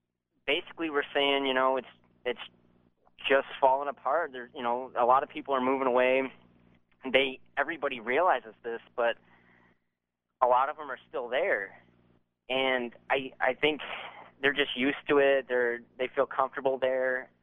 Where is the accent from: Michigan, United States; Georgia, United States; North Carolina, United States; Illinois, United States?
Michigan, United States; Saginaw; especially growing up in Saginaw and living there for 18 years.